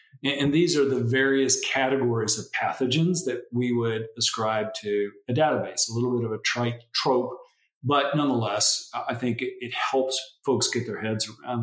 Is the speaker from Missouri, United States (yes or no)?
yes; Missouri, United States; I'm from Missouri, so I'm going to say data, not Missouri.